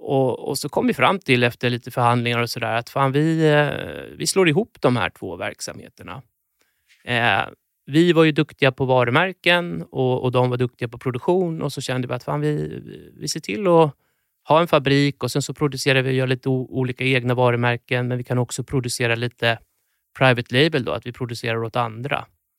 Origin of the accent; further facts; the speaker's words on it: Ekerö, Stockholm County, Sweden; also born or lived in Åkersberga; jag spenderade mina första år i Åkersberga faktiskt. Och sen så flyttade vi till Ekerö när jag skulle börja i andra klass. Men där är jag uppväxt med mamma och pappa. Och har en lilla syster också. Det var en fantastisk plats att växa upp. Det är ju en ö väster om Stockholm.